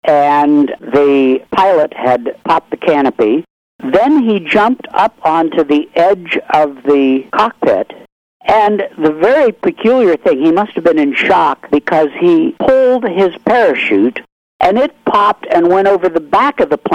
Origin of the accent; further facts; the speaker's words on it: Pittsburgh, Pennsylvania, United States; spent most of it at home in Pennsylvania and then went down to Cape Canaveral.